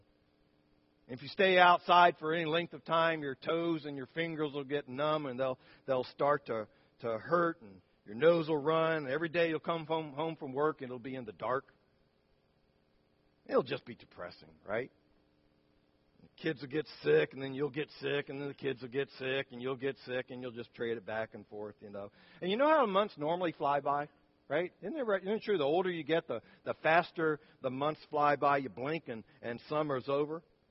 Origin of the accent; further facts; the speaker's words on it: Syracuse, New York, United States; And so growing up in Syracuse, you know, where the winters are cold and snowy